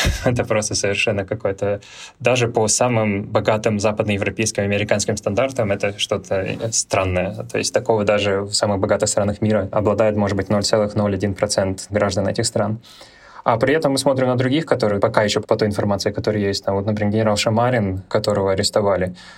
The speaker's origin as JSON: {"language": "Russian", "town": "Khabarovsk", "region": "Khabarovsk Krai", "country": "Russia", "said": "Я сам из Хабаровска, поэтому имею право так говорить."}